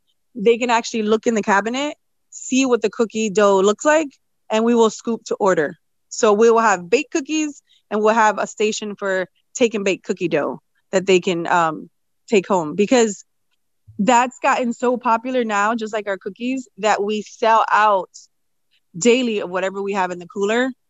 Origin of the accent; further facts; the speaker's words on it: Puerto Rico; I'm from Puerto Rico, so we eat a lot of flan and guava.